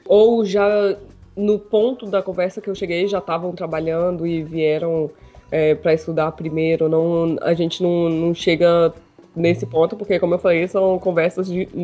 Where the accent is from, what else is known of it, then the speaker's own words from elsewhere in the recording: Brazil; now in Austria; E isso eu sinto falta do meu país e tal. E como brasileiro também é assim